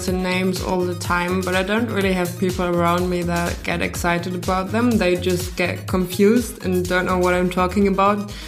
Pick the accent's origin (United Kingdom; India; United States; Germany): Germany; Erfurt, Thuringia; from Erfurt